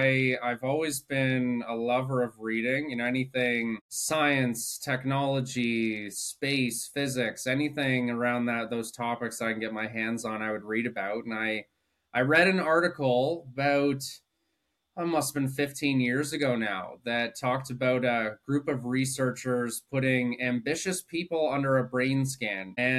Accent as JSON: {"language": "English", "town": "Guelph", "region": "Ontario", "country": "Canada", "also_born_or_lived": "Kitchener-Waterloo", "said": "I am originally from Guelph, so I've been migrating gradually south. Spent about 15 years in Kitchener-Waterloo"}